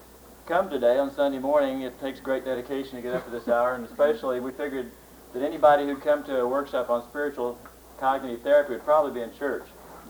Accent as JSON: {"language": "English", "town": "Oklahoma City", "region": "Oklahoma", "country": "United States", "tie": "born or raised there", "said": "I grew up in Oklahoma City, actually, and my father was a person who owned a business"}